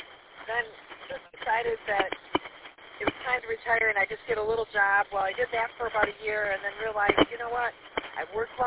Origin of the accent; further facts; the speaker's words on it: Columbiaville, Michigan, United States; and I grew up in the Columbiaville area, and went to school at Lakeville Schools in Otisville